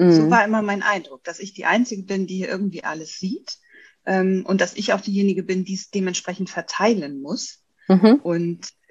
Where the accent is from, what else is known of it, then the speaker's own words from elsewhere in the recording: Bremen, Germany; now in Hamburg, Germany; Ich komme aus dem Umland von Bremen. Bin nach Hamburg gezogen.